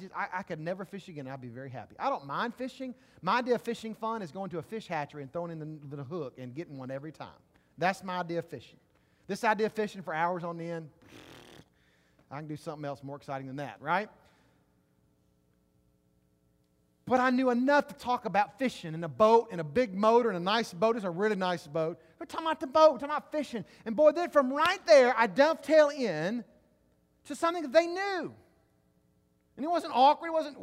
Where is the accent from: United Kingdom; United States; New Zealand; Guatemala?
United States; Mississippi; now in Baton Rouge, United States; I'm from Mississippi. I've lived in Baton Rouge for maybe 2 years. I don't know anything about Louisiana.